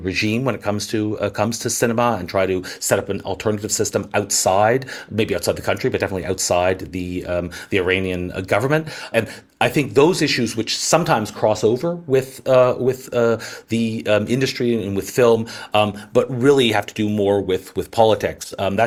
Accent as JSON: {"language": "English", "country": "Canada", "said": "I'm Canadian"}